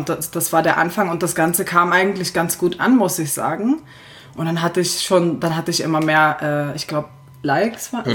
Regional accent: Berlin, Germany; also ich komme im Ursprung aus Berlin, aus der wunderschönsten Stadt der Welt.

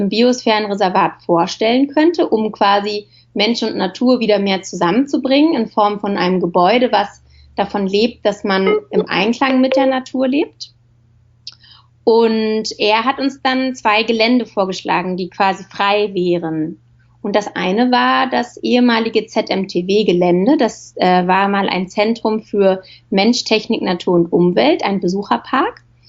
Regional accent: Berlin, Germany; Also aufgewachsen bin ich in Berlin

